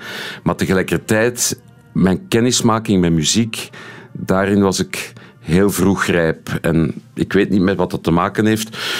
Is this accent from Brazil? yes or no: no; Steenokkerzeel, Flemish Brabant, Belgium; also born or lived in Haren; Ja, ik ben opgegroeid in Steenokkerzeel. Nu, tot mijn 7e woonde ik in de gemeente Haren, wat gezien mijn coiffure wel grappig is. En dan zijn we naar Steenokkerzeel verhuisd, dus dat is ook een beetje verder aan de buitenkant van Brussel.